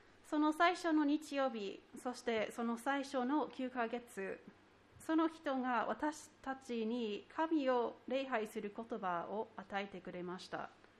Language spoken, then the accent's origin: Japanese; Seattle, Washington, United States; Japanese is a second language; 私はシアトルの出身でクリスチャンホームに育ちました。